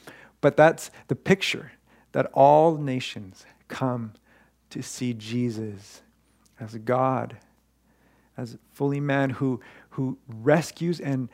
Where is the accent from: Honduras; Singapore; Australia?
Honduras; I was from Honduras.